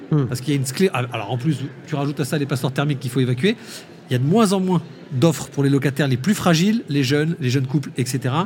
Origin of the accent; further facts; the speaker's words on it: Bordeaux, Nouvelle-Aquitaine, France; je suis bordelais